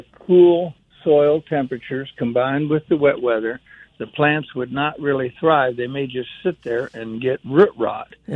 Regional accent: Iowa, United States; moved away; Well, I moved down to the south from Iowa about 2 years ago.

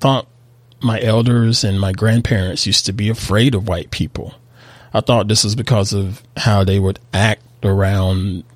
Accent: Southern United States, United States; Yes, I'm a Southerner. I love Southern fried foods. I love Southern rituals of saying hello to complete strangers while you're passing by.

